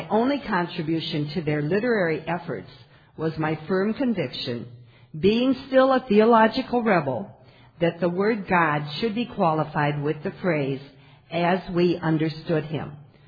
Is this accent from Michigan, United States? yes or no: yes; Michigan, United States; also born or lived in Seattle; I was born in Seattle, and my parents who adopted me moved to Michigan when I was a baby.